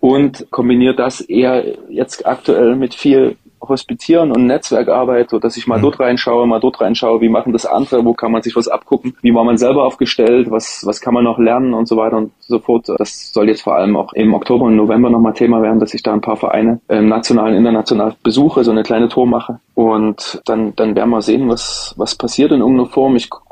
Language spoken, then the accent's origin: German; Dresden, Saxony, Germany; born there; als gebürtiger Dresdner